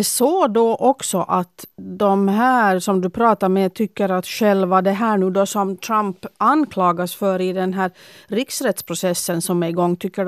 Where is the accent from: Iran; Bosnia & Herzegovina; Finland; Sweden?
Finland